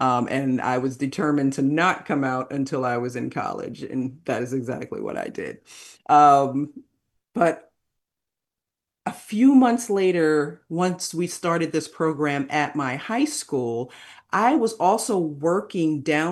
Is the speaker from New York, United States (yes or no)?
yes; New York City, New York, United States; I was raised in New York City, and I am a child of the 80s.